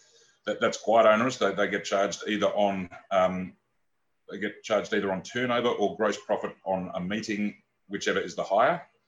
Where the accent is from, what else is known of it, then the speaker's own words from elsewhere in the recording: Melbourne, Victoria, Australia; I'm from Melbourne in Victoria.